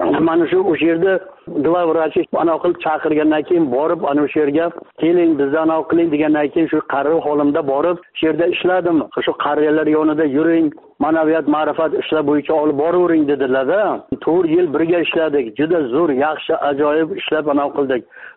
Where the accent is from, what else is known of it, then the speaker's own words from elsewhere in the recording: Kattakurgan, Samarqand Region, Uzbekistan; Men Kattaqo'rg'on, Samarqand oblasi Kattaqo'rg'ondanman. … pensionerman.